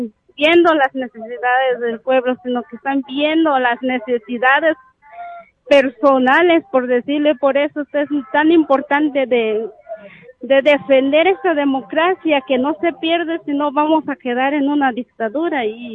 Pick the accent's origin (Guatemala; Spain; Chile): Guatemala; Santa Lucía Utatlán, Sololá; soy de Santa Lucía, Utatlán.